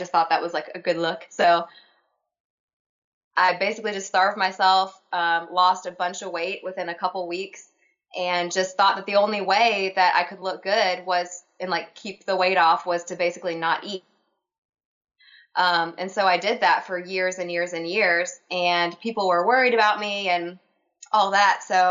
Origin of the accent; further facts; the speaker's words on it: Wilmington, North Carolina, United States; now in Nashville, United States; I am actually from Wilmington, North Carolina, originally. Like, if you've ever seen Dawson's Creek or One Tree Hill, those, like, old school shows.